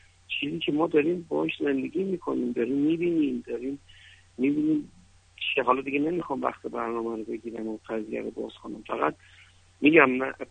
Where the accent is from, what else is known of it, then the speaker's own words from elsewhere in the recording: Tehran, Tehran Province, Iran; چیزی که تو تهران بزرگ شدم و زندگی کردم دیدم و میگم الان 41 سالمه مجردم